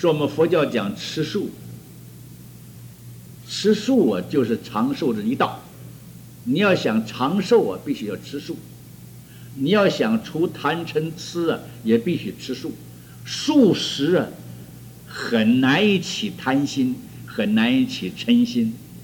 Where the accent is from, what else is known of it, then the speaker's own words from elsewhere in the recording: Ningbo, Zhejiang, China; 我记得在我小的时候在宁波了